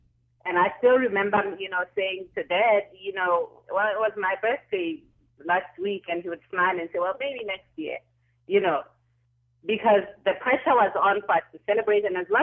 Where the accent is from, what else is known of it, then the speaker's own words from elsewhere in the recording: Zambia; at work running into somebody who found out I was originally from Zambia